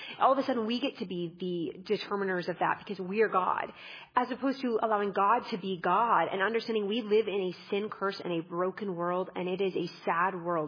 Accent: Canada; my home country in Canada

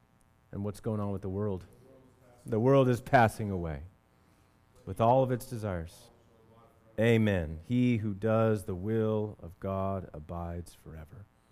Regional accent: United States; I am uncomfortable with Paul's glorification of weakness when I am thinking, as an American, as a red-blooded male, as a citizen with rights

